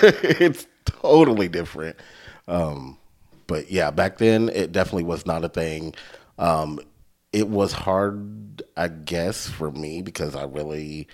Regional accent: El Dorado, Kansas, United States; also born or lived in Wichita; I went to here in Wichita until eighth grade. And eighth grade, I transferred and moved to El Dorado, and did eighth grade through 12th in El Dorado.

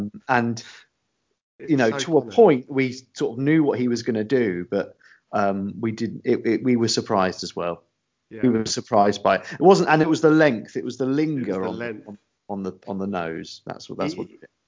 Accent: Bognor Regis, South East England, United Kingdom; Because I'm from Bognor Regis originally. My family are all from the South Coast. Well, my mum was from London, and she met my dad in Chichester. So all of my family pretty much are in the South Coast.

